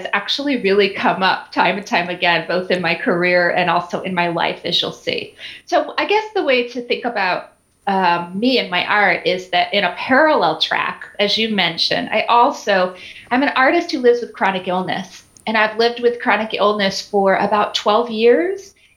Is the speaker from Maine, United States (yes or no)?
no; California, United States; also born or lived in Michigan, United States / Arizona, United States; I was raised in Michigan and then Arizona and then California. So most of my upbringing was California.